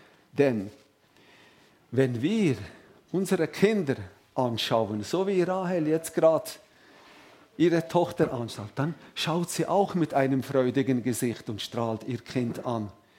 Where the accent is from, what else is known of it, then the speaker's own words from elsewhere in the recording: Graubünden, Switzerland; Also ich bin kein Walliser, ich bin ein Bündner.